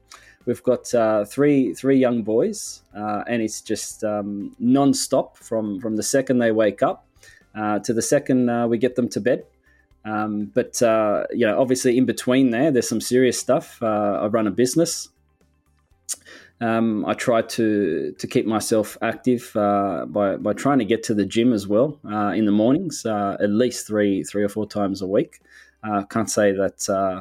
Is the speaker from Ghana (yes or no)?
no; Sydney, New South Wales, Australia; So I was born and raised here in Sydney.